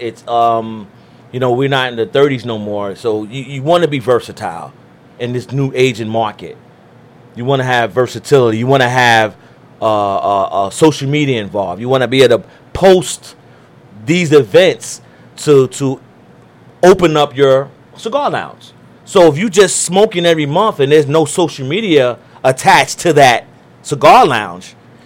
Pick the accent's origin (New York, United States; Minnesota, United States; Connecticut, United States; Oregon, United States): New York, United States; I heard of that in cities of New York. I'm from New York, so I heard that.